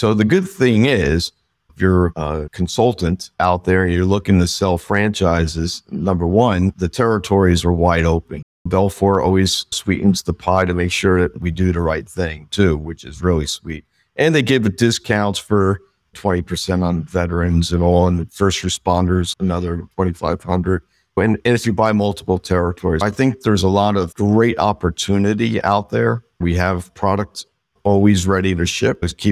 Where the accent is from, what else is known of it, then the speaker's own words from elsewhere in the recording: New Jersey, United States; I know our work ethic, being from you were from New York, we're from New Jersey.